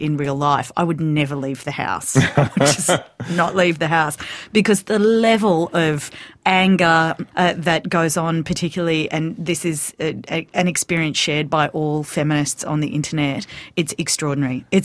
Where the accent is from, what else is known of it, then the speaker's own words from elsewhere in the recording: Wollongong, New South Wales, Australia; but, you know, I'm from Wollongong. I'm tough.